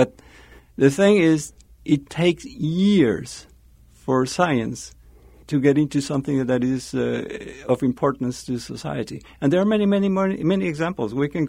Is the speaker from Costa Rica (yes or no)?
yes; Costa Rica; I come from Costa Rica.